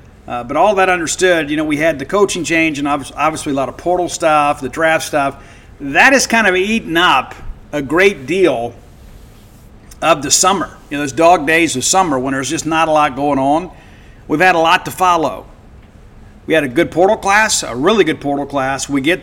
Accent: Mississippi, United States; I'm from South Mississippi. It's a requirement.

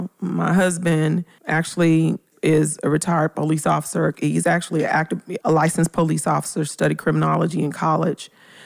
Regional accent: Memphis, Tennessee, United States; I come from Memphis with this.

